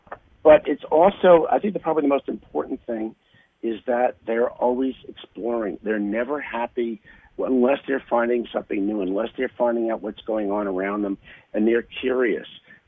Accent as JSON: {"language": "English", "town": "Brooklyn", "region": "New York", "country": "United States", "said": "I know you're on the East Coast, and I'm from Brooklyn"}